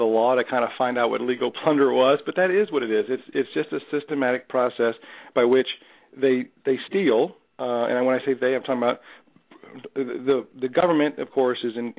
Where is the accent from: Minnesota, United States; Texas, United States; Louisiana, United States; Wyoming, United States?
Louisiana, United States; Well, let me ask you from the outset, is it okay if I say y'all every now and then? You know, I'm from Louisiana